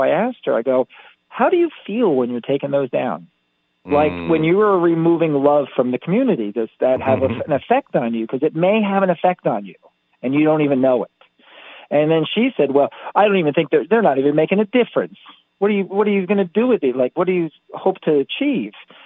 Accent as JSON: {"language": "English", "town": "Asheville", "region": "North Carolina", "country": "United States", "tie": "born or raised there", "said": "I just started making big, bold signs and posting them all over the place in my hometown, which was Asheville, you know, at the time."}